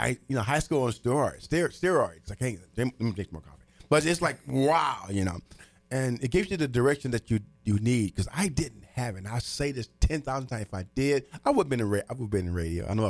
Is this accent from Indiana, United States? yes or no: yes; Terre Haute, Indiana, United States; Like I said, my hometown was Terre Haute. And I went to Gerstmeyer. I went to Wiley. I went to State Laboratory.